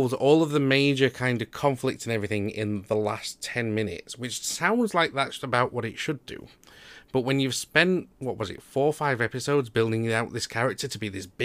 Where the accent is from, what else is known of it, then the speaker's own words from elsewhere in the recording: United Kingdom; We're quite fortunate as British people to have the NHS